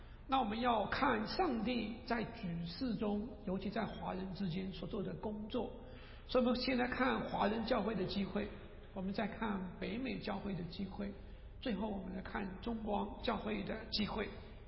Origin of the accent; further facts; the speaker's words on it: China; 我们中国人呢可以进好多地方是我们的西方的弟兄姊妹去不了的